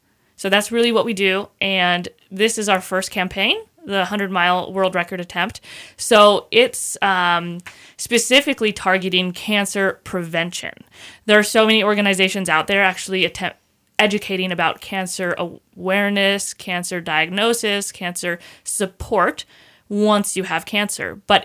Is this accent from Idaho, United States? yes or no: yes; Sandpoint, Idaho, United States; And I grew up here in Sandpoint.